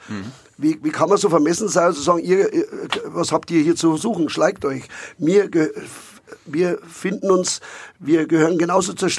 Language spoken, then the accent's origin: German; Nuremberg, Bavaria, Germany; born there; Also ich bin geborener Nürnberger.